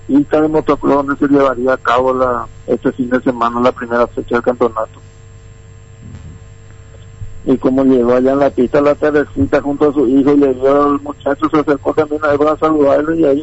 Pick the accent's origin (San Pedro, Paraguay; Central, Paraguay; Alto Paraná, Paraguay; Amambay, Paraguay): Amambay, Paraguay; Pedro Juan Caballero; Aquí de Pedro Juan.